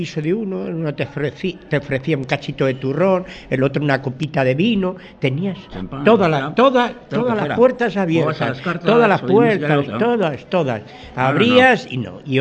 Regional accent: Madrid, Community of Madrid, Spain; Yo soy de Madrid y lo confieso, y era, vivía en un barrio de Lavapiés

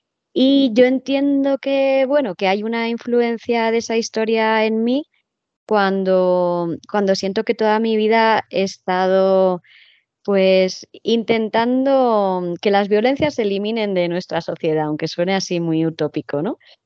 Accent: Madrid, Community of Madrid, Spain; Sí, me parieron en Madrid. Ahí estuve en mi adolescencia y empecé periodismo en la Complutense.

